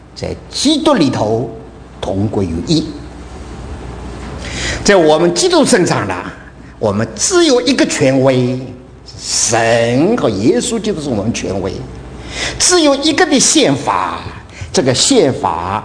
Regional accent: China; 我们中国人过中国人生活，影响我们的儿女，影响我们的后代了

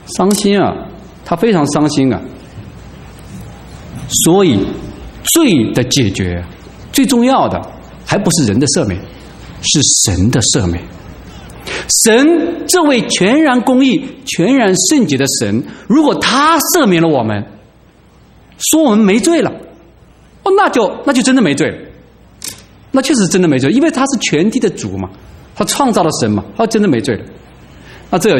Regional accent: China

